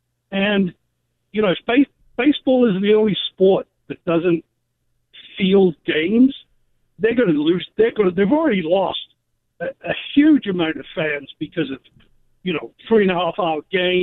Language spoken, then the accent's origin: English; England, United Kingdom; I'm originally from England.